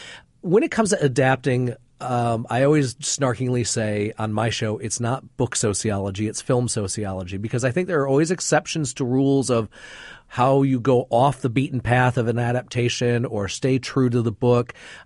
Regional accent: Michigan, United States; And also, he was a Michigan writer and I grew up in Michigan.

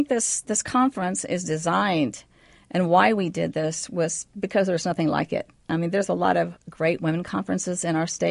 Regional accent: Franklin, Indiana, United States; But also, I'm from Franklin, Indiana, and so there's a connection there

